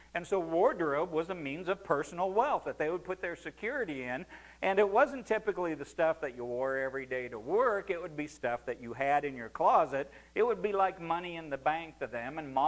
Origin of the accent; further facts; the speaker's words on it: Illinois, United States; I know growing up in Illinois and doing farm work like I did